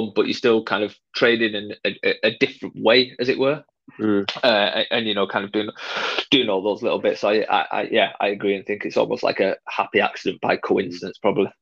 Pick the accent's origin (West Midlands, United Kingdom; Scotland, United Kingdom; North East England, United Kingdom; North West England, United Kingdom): North West England, United Kingdom; Wigan; So growing up in Wigan, you had basically kind of one choice, and that was to play rugby, essentially.